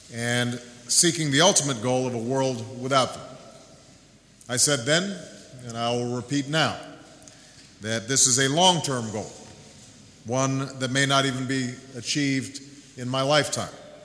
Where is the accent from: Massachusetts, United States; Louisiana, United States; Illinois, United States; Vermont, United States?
Illinois, United States; Chicago; Czechs have made great contributions to the United States over many decades, including in my hometown of Chicago.